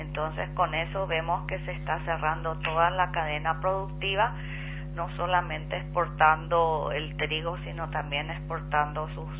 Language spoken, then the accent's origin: Spanish; Paraguay; yo creo, como paraguaya, que tenemos que elevar un poco nuestra autoestima.